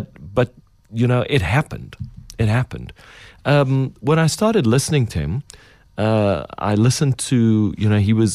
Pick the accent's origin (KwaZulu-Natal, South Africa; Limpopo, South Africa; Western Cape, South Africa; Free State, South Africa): Western Cape, South Africa; Cape Town; I'm from Cape Town.